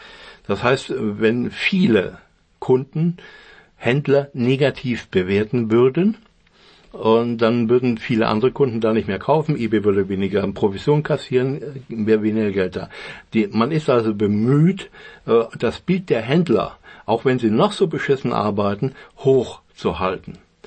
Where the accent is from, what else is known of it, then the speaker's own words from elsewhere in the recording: Germany; dass dieser Dienst im Ausland nicht verfügbar ist für mich als Deutscher